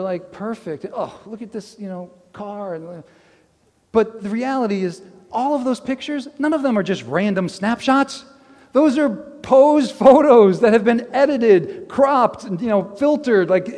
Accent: New York, United States; also born or lived in Connecticut; I grew up in New York and Connecticut, then I went out west for college.

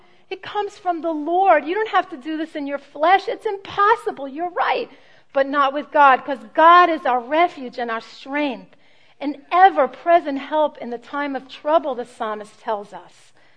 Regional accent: Brooklyn, New York, United States; I say got it because I'm from Brooklyn.

